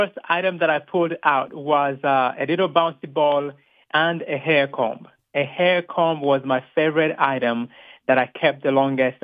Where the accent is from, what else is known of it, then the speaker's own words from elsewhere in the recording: Rwanda; I was born and raised in Rwanda at a time when tribal unrest was at its greatest.